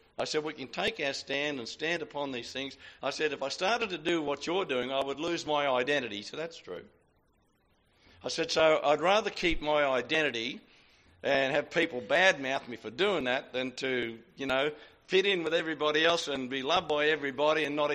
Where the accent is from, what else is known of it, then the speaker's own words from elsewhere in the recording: New South Wales, Australia; I grew up here in the New England district raising sheep.